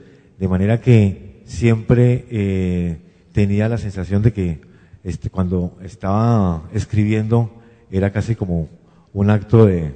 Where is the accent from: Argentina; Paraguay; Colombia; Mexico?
Colombia; Bogotá; also born or lived in Cúcuta; Nací en Cúcuta, pero algo así como al año nos fuimos a Bogotá.